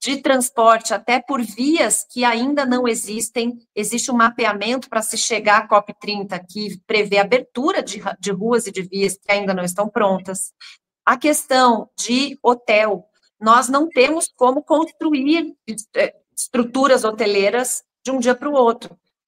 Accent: Brazil; Como brasileira, fico bastante preocupada

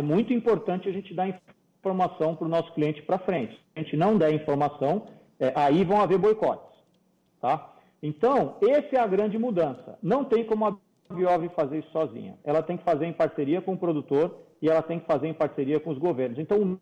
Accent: Brazil; Eu acho que é esse tipo de coisa que a gente tinha que pensar como brasileiro

